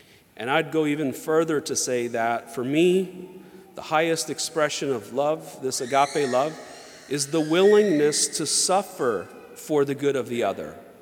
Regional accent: the South, United States; I grew up in the South, and many of my friends were Protestant

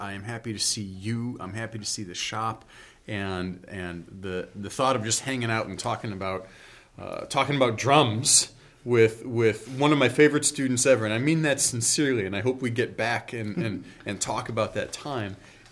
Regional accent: Stickney, Illinois, United States; so I grew up in Berwyn, Illinois. Actually, I grew up in Stickney, which is a tiny little town right outside of Berwyn.

